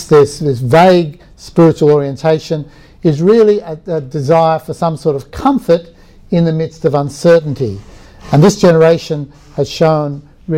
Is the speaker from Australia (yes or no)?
yes; Australia; You know, yes, we have certain things as Australia, different from if I was a Nigerian or I came from Brazil or somewhere.